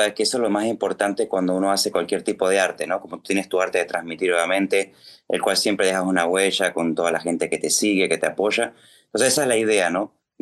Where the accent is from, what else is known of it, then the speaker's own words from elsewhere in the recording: Uruguay; sigue siendo mi segunda casa, porque sigo siendo uruguayo de corazón